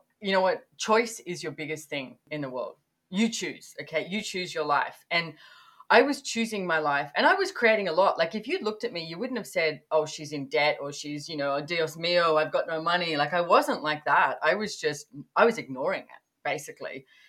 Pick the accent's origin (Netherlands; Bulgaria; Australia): Australia; born there; I was born in Australia.